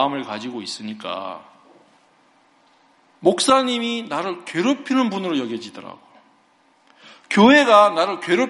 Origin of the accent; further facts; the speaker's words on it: Seoul, South Korea; 제 아내가 부산 출신이고 전 서울인데